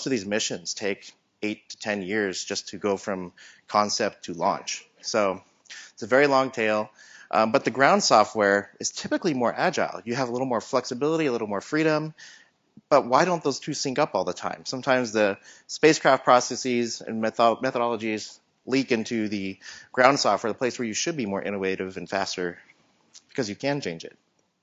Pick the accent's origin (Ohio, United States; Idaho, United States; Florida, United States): Idaho, United States; Boise; I'm actually originally from Boise, Idaho, and I grew up there.